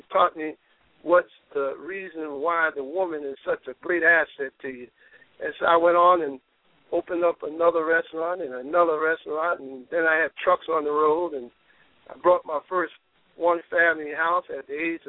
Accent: Newark, New Jersey, United States; No, born and raised in Newark, New Jersey, went to State

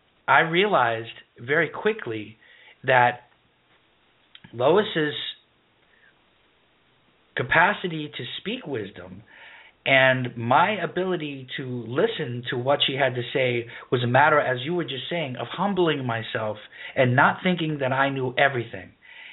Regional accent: New York, United States; I grew up in the streets. I grew up in New York, and so I learned how to survive.

